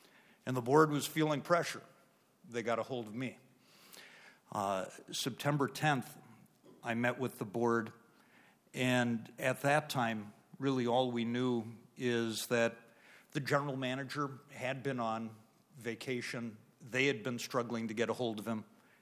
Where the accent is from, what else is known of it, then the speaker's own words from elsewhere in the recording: Fergus Falls, Minnesota, United States; I'm an attorney from Fergus Falls